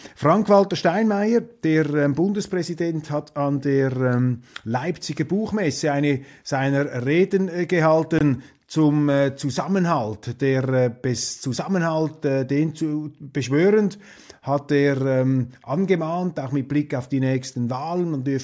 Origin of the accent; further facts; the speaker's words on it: Switzerland; Da sind wir Schweizer natürlich speziell hellhörig gegenüber solchen schiefen Klängen